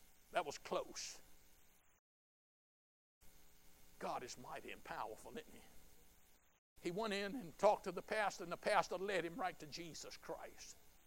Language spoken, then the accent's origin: English; Lynchburg, Virginia, United States; now in Concord, United States; I live down here in Concord, Virginia. I grew up right here in Lynchburg.